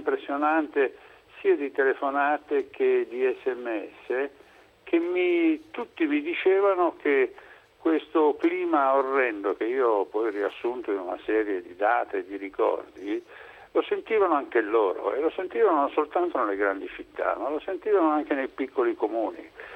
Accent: Casale Monferrato, Piedmont, Italy; un vecchio modo di dire delle mie parti. Io sono di Casale Monferrato.

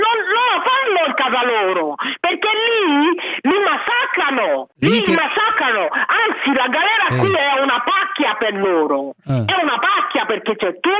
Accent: Nigeria; Sono nigeriana.

